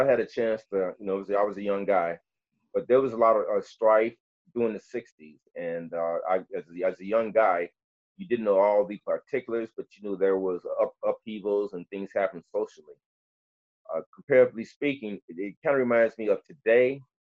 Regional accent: Gary, Indiana, United States; I guess growing up in Gary, Indiana, you know, the Cubs were on our local TV.

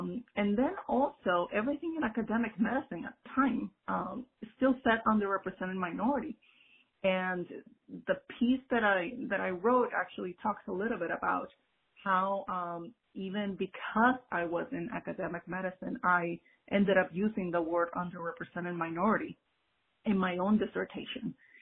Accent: Puerto Rico; moved away; I was born and raised in Puerto Rico, so I think that's an important disclaimer, if you will

